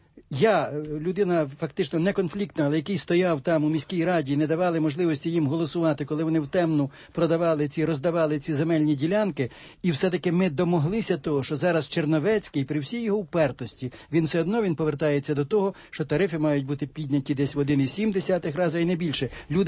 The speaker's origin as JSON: {"language": "Ukrainian", "region": "Vinnytsia Oblast", "country": "Ukraine", "tie": "born or raised there", "said": "за 8 районами Південної Вінниччини. Це моя мала батьківщина."}